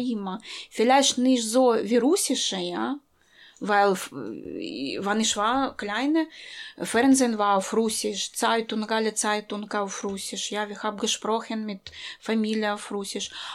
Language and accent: German; Chernihiv, Chernihiv Oblast, Ukraine; German is a second language; Ja, ich komme aus der Ukraine, aus Stadt Chernihiv. Chernihiv. Das ist Stadt 120 Kilometer von Kiew. Und meine Stadt liegt etwa 70 Kilometer von Grenze mit Weißrussland